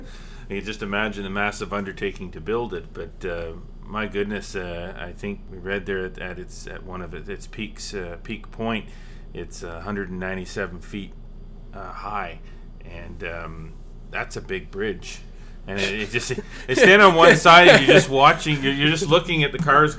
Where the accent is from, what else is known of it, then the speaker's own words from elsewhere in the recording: Brockville, Ontario, Canada; I grew up in Brockville, Ontario, so... you know, non-massive downtowns are not uncommon to me